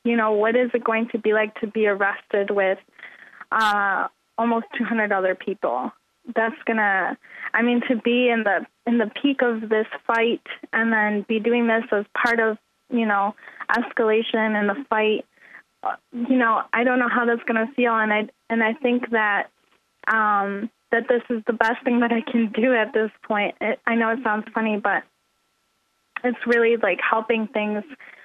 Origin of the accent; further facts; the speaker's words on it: Walled Lake, Michigan, United States; Growing up, I grew up in Walled Lake, Michigan.